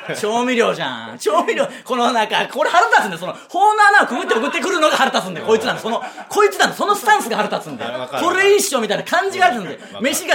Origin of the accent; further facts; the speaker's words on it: Tsuyama, Okayama, Japan; 我々の地元岡山県津山市の方言で、